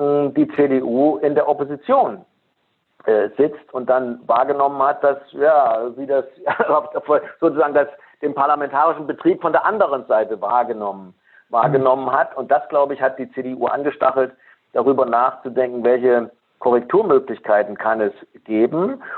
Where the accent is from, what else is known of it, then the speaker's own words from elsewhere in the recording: Thuringia, Germany; ich bin Thüringer.